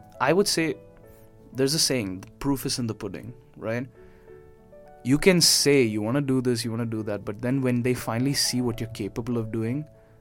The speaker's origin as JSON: {"language": "English", "country": "India", "said": "I'm an Indian I live in an Arab Gulf society, and there are some expectations levied upon me as a person."}